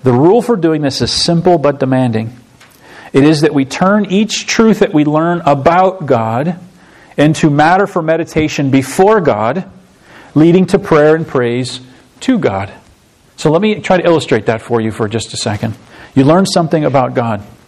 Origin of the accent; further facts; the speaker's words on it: Alsip, Illinois, United States; Now, I grew up in Alsip, Illinois, just an hour and a half or so north of here. I grew up there my whole life. My parents still live there.